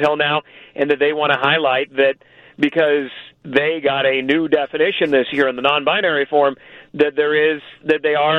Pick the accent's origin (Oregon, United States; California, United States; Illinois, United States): California, United States; I grew up in Northern California. They were crawdads.